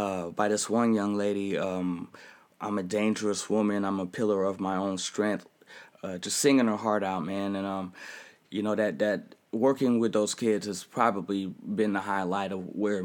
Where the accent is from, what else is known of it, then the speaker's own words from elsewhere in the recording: Oakland, California, United States; Like, I'm from East Oakland and I'm a Bronco fan.